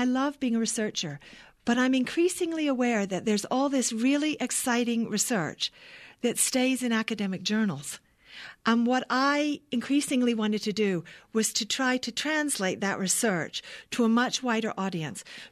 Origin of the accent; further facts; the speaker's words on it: United States; I am absolutely American. In fact, my family lives here in Albuquerque, in the Albuquerque area.